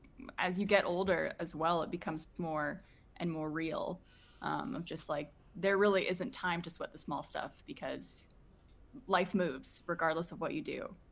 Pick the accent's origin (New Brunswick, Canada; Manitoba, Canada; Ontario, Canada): Ontario, Canada; Ottawa; also born or lived in Montreal; I was born in Montreal, and then I moved to Ottawa when I was a kid, and then I went back to Montreal for college